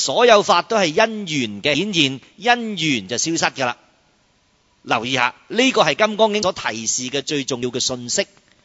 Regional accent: China; 相反咧，我哋中国人好多嗰啲谜语啊、禅机啊嗰啲

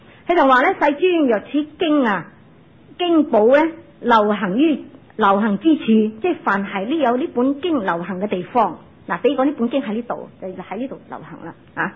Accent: Hong Kong; 我哋中国人一样嘅呢个问题

